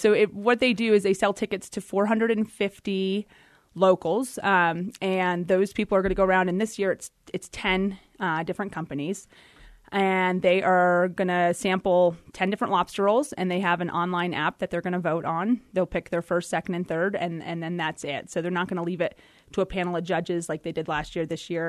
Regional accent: New England, United States; You know, we're originally from New England, and we do know what we're doing a little bit here.

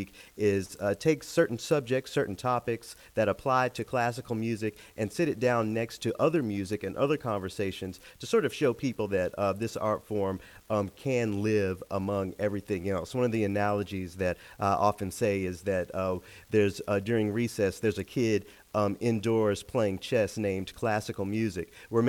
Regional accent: Memphis, Tennessee, United States; There are schools in my hometown of Memphis that actually use transcriptions of opuses of the podcast for music education courses.

